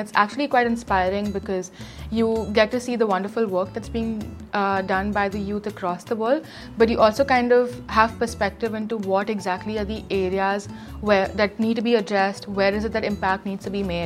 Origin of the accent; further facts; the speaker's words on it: Mumbai, Maharashtra, India; English is a second language; I'm currently interning at the Youth Assembly at the World Food Forum, and I'm from Mumbai, India. I'm currently in Rome